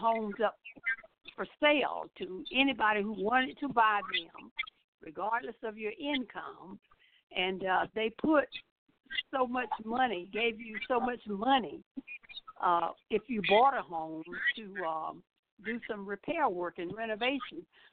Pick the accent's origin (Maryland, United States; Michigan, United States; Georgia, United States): Georgia, United States; Macon; one of the first homes that I bought in my hometown of Macon, Georgia